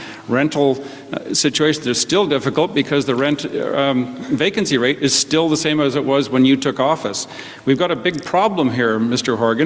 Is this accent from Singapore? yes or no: no; Alberta, Canada; moved away as an adult; I came from Alberta as a young doctor, started work at St. Paul's Hospital